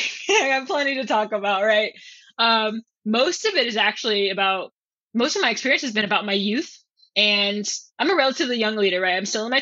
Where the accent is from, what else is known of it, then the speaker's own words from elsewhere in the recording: San Antonio, Texas, United States; I grew up in San Antonio, Texas, which is 68% Hispanic and like 25 or something, maybe less than that, actually, Black.